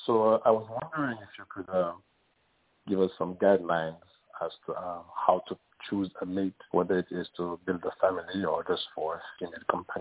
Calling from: France; calling from France.

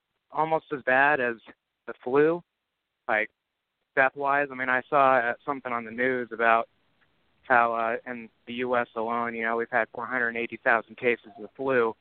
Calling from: Idaho, United States; from Idaho.

